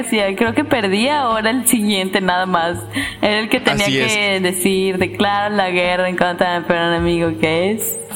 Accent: Mexico; si en algo somos buenos los mexicanos es en saltarnos las reglas y hacer trampa

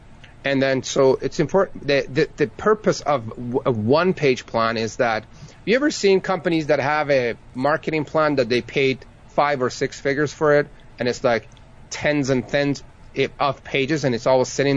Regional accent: Tehran, Tehran Province, Iran; English is a second language; moved away as an adult; now in Canada; And then moved to Canada back in 2000. I was born in Tehran, Iran. When I came to Canada, I was 18 years old. That was 20 years ago, so I guess that makes me 38 now. I did not speak English when I showed up.

